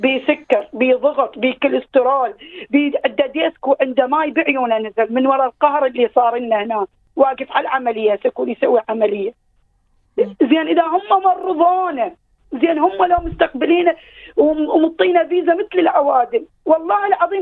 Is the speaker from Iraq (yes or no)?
yes; Iraq; also born or lived in Iran; now in Australia; أنا جاية من خلفية تعبانة، أنا جاية من العراق، العراق تعبان.